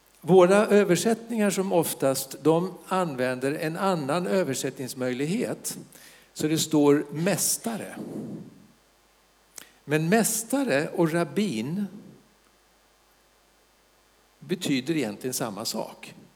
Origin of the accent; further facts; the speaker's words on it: Södermanland, Sweden; Min fru, hon kommer från Norrköping, så hon är östgöte och jag är sörmlänning ursprungligen.